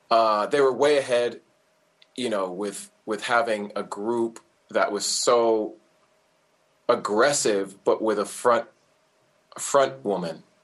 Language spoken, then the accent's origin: English; California, United States; I'm from Orange County, California.